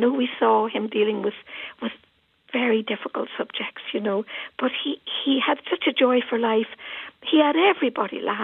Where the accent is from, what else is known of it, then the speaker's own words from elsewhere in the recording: Derry, Northern Ireland, United Kingdom; And there was great poverty in Derry. And, of course, I came from the Bogside Flats, and that would have been an area that would have been a huge focus for John.